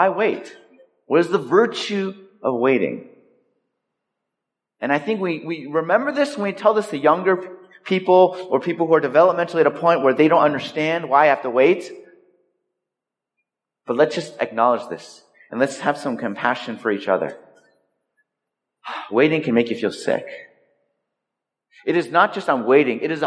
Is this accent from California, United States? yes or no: yes; California, United States; It's what we call it, intermediate school, where I grew up in California.